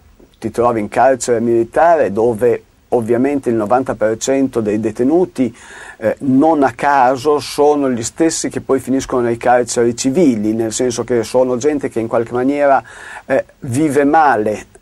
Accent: Bologna, Emilia-Romagna, Italy; born there; sono nato a Bologna purtroppo 55 anni fa

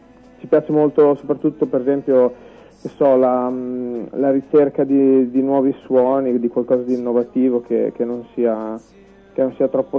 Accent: Forlì, Emilia-Romagna, Italy; ci conosciamo dall'adolescenza, siamo tutti di Forlì, della stessa città

